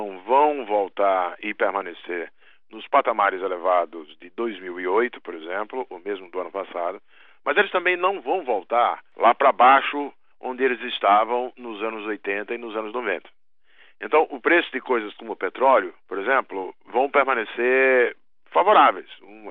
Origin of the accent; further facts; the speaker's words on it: Sergipe, Brazil; como se diz na minha terra, em Sergipe